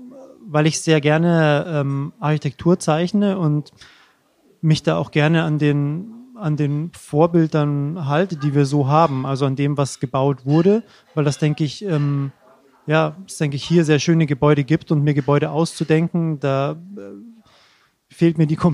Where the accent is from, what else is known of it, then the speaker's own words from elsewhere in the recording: Rosenheim, Bavaria, Germany; Ich komme aus Rosenheim